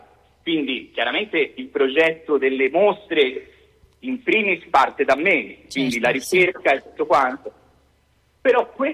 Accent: Florence, Tuscany, Italy; also born or lived in Spain; Io in primis, nonostante sia originario di qua, però dopo 10 anni sono vissuto in Spagna

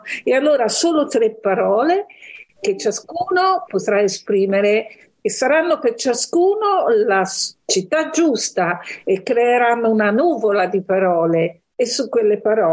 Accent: Florence, Tuscany, Italy; perché siamo fiorentini e dimentichiamo questo

